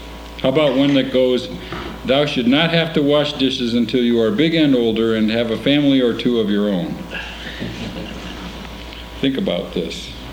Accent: Valparaiso, Indiana, United States; from Valparaiso, Indiana.

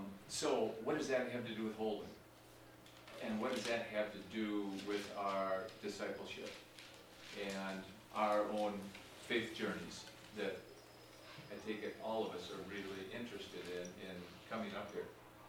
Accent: Minneapolis, Minnesota, United States; I'm from Minneapolis. I'm a retired lawyer.

